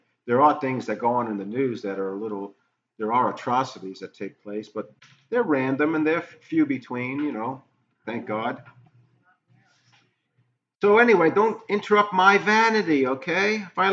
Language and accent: English; New York, United States; now in Franklin, United States; I've sort of become a little bit of each because I am from New York and I do miss New York once in a while when I think about it. But I still live in Franklin